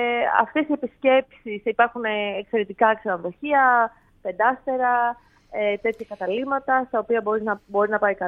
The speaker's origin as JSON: {"language": "Greek", "country": "Greece", "also_born_or_lived": "Kenya", "said": "δεν είμαι από την Κένια προφανώς, είμαι Ελληνίδα, έζησα όμως πολλά χρόνια στην Κένια. Στις αρχές της δεκαετίας του 2000, δηλαδή πήγα εκεί το 2003 προς 4 και έμεινα αρκετά χρόνια"}